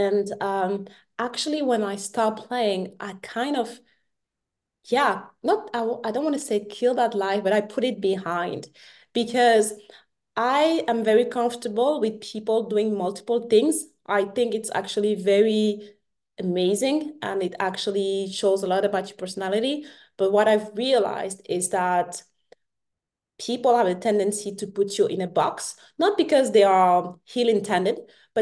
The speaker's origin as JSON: {"language": "English", "country": "France", "tie": "born or raised there", "said": "I'm French, born and raised in France, and I did my university in the US and my master's degree in the UK."}